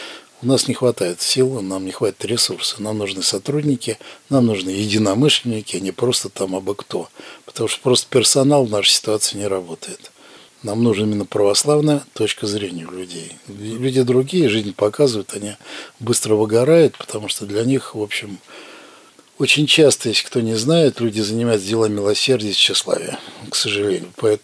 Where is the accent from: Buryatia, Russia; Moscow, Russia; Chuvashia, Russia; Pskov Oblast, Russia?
Moscow, Russia; Да, я родился и вырос в Москве, да.